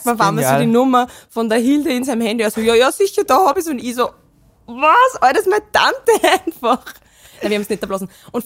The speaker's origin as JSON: {"language": "German", "town": "Graskirchen", "country": "Austria", "said": "Ich bin aus Graskirchen."}